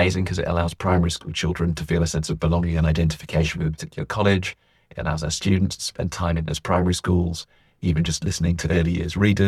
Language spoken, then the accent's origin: English; Bristol, South West England, United Kingdom; now in Oxford, United Kingdom; I didn't grow up here, I grew up in Bristol, but I've been here since I was a master's student, more or less continuously, and Oxford's become my home.